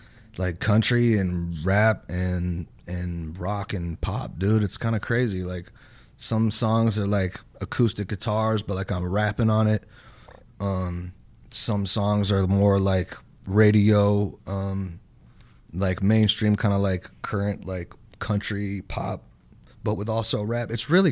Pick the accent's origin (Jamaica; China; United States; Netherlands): Jamaica; I'm Jamaican